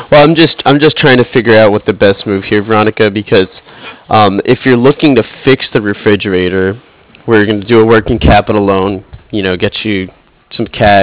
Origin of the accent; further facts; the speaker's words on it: New Jersey, United States; I'm actually from the East Coast. I'm up from New Jersey, New York here.